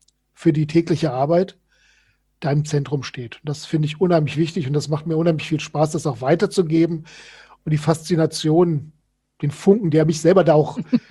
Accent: Germany; Ich komme aus der Nähe von Hessen

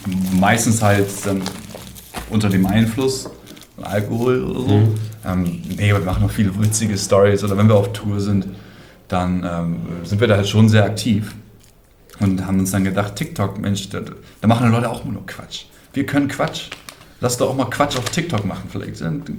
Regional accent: Schleswig-Holstein, Germany; Kommen aus Nordfriesland, an der dänischen Grenze.

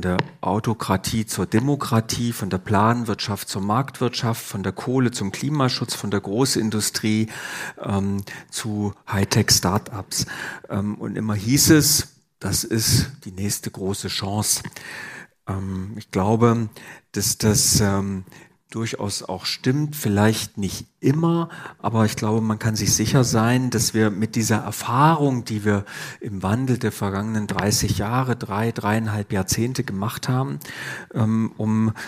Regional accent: Weimar, Thuringia, Germany; born there; Ich bin in Weimar geboren.

